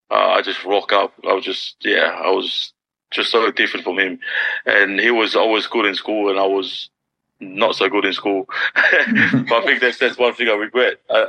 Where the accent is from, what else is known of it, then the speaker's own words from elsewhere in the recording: Tongatapu, Tonga; born there; I was born in Nogalofa Tofua, the hospital in Tongatapu. I'm the baby of the family. We've got six of us. I've got four boys and two girls. And I grew up in a big family.